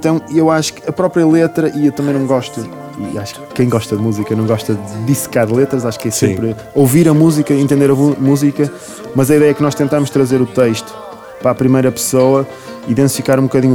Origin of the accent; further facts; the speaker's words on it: Portugal; nós também, portugueses, somos um país de imigrantes. Nós imigramos para imensas terras.